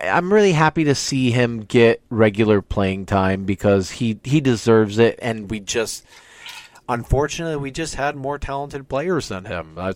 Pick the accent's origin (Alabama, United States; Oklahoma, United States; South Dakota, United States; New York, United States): New York, United States; Buffalo; Growing up in Buffalo.